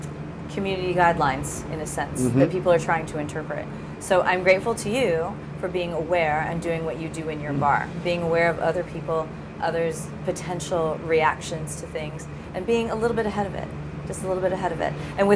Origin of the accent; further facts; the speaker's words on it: West Coast, United States; And I was there with a black friend mm-hmm. who is from the East Coast. Mm. I'm from the West Coast.